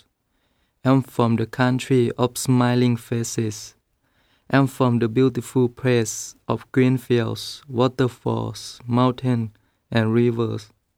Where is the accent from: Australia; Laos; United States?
Laos; English is a second language; I am from the beautiful place. I am from Laos.